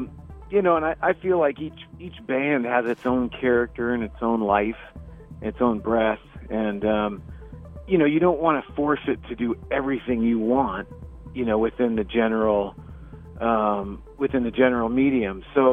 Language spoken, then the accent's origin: English; Eureka, California, United States; now in Oakland, United States; No, I was born and raised in Humboldt County in Eureka, California, way up north near the Oregon border.